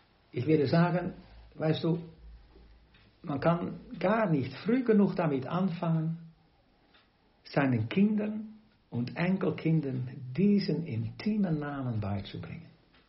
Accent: Netherlands; now in Austria; Dus voor mij immer als Holländer interessant in mijn huis in Oostenrijk.

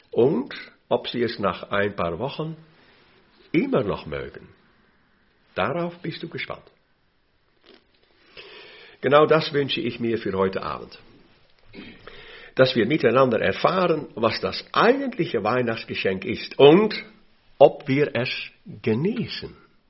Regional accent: Netherlands; born there; German is a second language; moved away; Als gebürtiger Niederländer musste ich das lernen.

